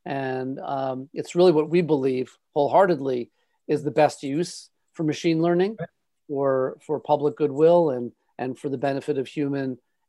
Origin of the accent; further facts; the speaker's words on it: New York City, New York, United States; And I grew up in New York City, and I can tell you there's a lot of vibrance and excitement and interest in urban environments.